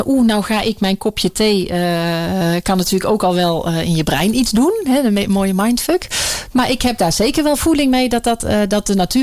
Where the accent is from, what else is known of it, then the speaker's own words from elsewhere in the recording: Breda, North Brabant, Netherlands; Ik kom wel uit Breda, ja.